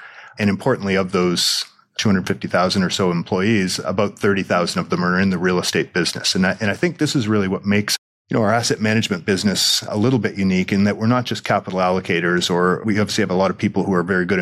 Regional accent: Canada; now in New York, United States; I grew up in Canada. I'm Canadian. I live in New York now.

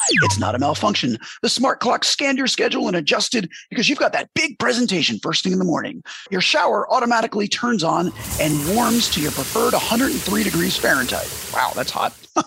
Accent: New Jersey, United States; And like, you know me, I'm from Jersey. I talk a lot.

